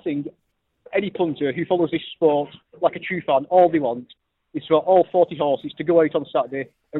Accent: North West England, United Kingdom; Oh, well, I'm from the Northwest, so for me, this is my premier race meeting of the whole lot.

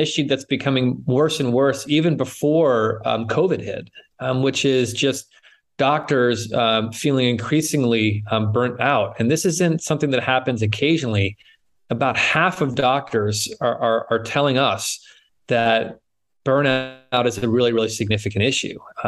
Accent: New England, United States; moved away as an adult; now in San Francisco, United States; I grew up in New England, but I've been in the West Coast in San Francisco for now over 25 years.

